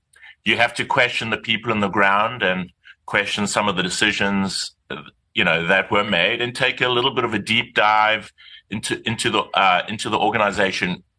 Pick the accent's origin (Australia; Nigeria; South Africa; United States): South Africa; And I decided I am South African. I am from Mamsontoti. I didn't want to be too American, too much of an American private equity person.